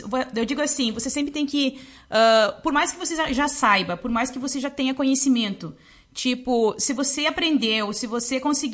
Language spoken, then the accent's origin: Portuguese; Lagoa Vermelha, Rio Grande do Sul, Brazil; A gente, não, somos de Lagoa Vermelha.